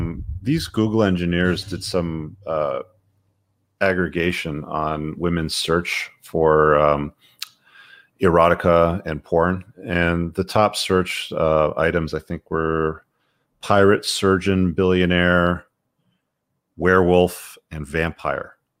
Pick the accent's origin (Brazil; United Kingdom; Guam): Guam; Jude, we got more than one person watching from Guam tonight. I'm also from Guam.